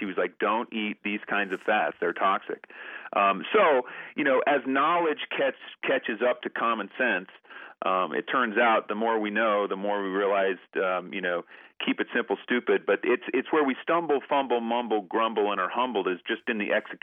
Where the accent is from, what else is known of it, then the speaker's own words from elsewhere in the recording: Montana, United States; I'm from Montana. I love a nice steak.